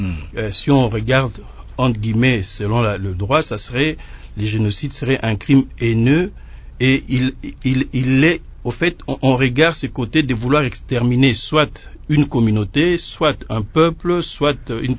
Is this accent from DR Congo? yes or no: yes; DR Congo; Nous, en tant que Congolais